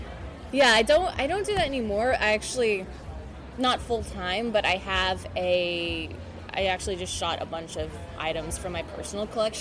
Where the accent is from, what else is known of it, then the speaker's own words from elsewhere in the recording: Pennsylvania, United States; now in New York, United States; Pennsylvania.